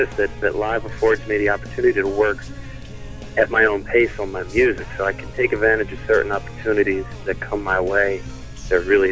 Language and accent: English; York, Pennsylvania, United States; also born or lived in Los Angeles; now in Lancaster, United States; But the truth of the matter is, if I could say I'm from York, Pennsylvania, that would be true. And I've been writing songs since I was about 12.